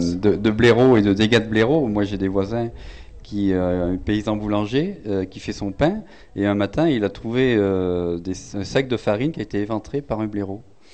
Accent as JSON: {"language": "French", "country": "France", "tie": "born or raised there", "said": "Je suis issu de la campagne de la France rurale profonde et voilà."}